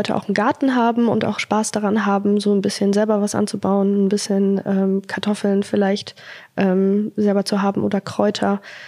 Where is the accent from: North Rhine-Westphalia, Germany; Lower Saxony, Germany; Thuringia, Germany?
Lower Saxony, Germany; Haselünne; born there; ich bin 26 Jahre alt und Regionalmanagerin beim Zweckverband Erholungsgebiet Hasetal. Ich bin hier in Haselünde geboren, war dann für meine Ausbildung in Dortmund und bin jetzt wieder zurückgekommen. Und ich möchte auch hier bleiben.